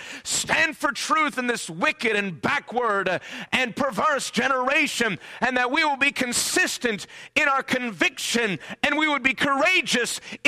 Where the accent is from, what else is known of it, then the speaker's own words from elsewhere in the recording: New York, United States; know I'm in the deep south of Louisiana. So turn up the hearing knobs on your ears and listen quickly as this New Yorker preaches here tonight, all right?